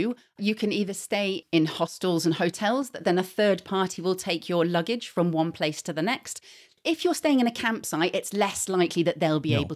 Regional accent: England, United Kingdom

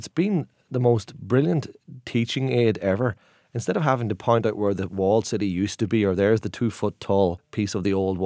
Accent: Derry, Northern Ireland, United Kingdom; for years as a guide, I've been describing my hometown as a divided city.

